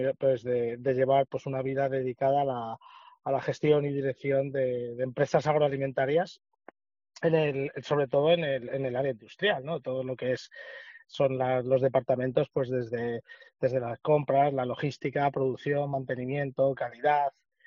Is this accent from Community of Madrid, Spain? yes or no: no; Segovia, Castile and León, Spain; pues que yo soy de Segovia, y creo que en Segovia pues hay empresas suficientes